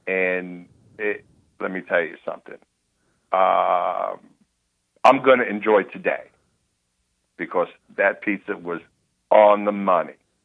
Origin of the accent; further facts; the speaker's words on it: Brooklyn, New York, United States; as soon as I opened up my mouth, he knew I was from Brooklyn.